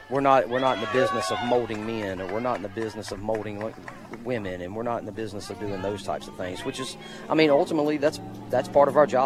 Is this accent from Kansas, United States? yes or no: no; Mississippi, United States; I grew up in Mississippi, so I can speak on that.